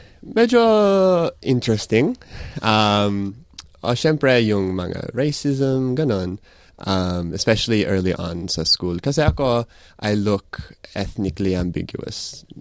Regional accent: Australia; Filipino-Australian ako. But at the end of the day … you know? Being the Filipino, being Australian are both parts of me.

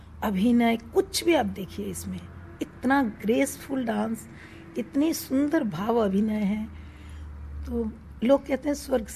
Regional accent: Odisha, India; मैं ओडिशा में पैदा हुई हूँ, उड़ीसा में पली बड़ी हूँ, और 6 साल के उम्र से मेरे पेरेंट्स ने मुझे ओडिसी के साथ

